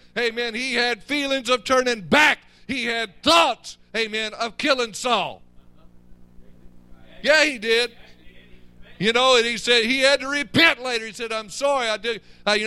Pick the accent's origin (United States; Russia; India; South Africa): United States; Sherman; I remember I grew up in Sherman